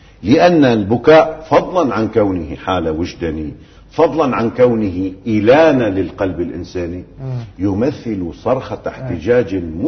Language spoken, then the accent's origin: Arabic; Lebanon; أو عندنا في لبنان على باب مجلس النواب